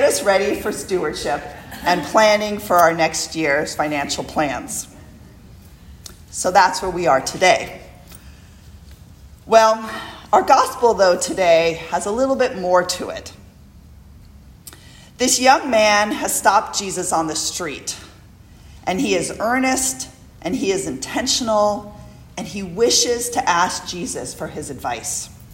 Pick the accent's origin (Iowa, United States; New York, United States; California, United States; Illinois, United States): California, United States; So if I explained to him that I was raised in Southern California, Dodger baseball, and off we went.